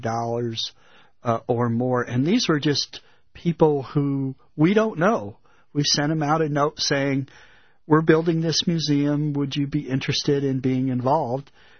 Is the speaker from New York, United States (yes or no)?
yes; Brooklyn, New York, United States; born there; And I was born in Brooklyn, New York, so I said, to Brooklyn?